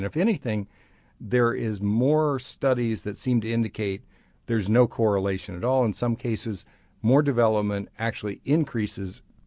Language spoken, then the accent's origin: English; Indiana, United States; I mean, as a Hoosier, as an American, people are keeping it packed together